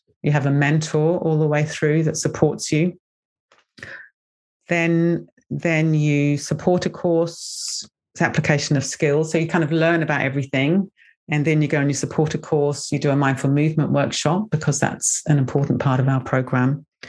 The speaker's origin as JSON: {"language": "English", "country": "New Zealand", "tie": "born or raised there", "said": "You know, I grew up in New Zealand in the 70s."}